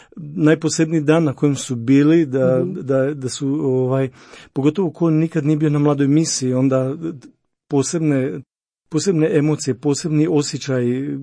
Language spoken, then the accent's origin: Croatian; Slavonia, Croatia; iako potičem iz Slavonije